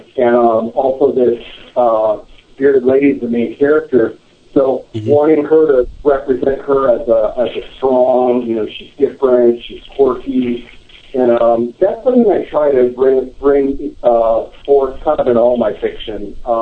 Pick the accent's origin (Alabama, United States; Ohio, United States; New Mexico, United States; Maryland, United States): New Mexico, United States; Growing up in New Mexico had a large part in that. It's a little bit hard to pin down, though.